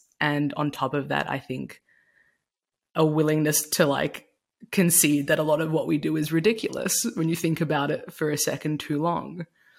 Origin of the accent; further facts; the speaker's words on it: Australia; I'm from Australia